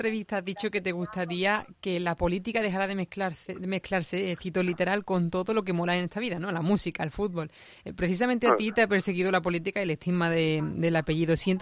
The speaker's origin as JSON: {"language": "Spanish", "town": "Córdoba", "region": "Andalusia", "country": "Spain", "said": "lo digo yo como cordobesa, que me fui un tiempo y ahora estoy disfrutando"}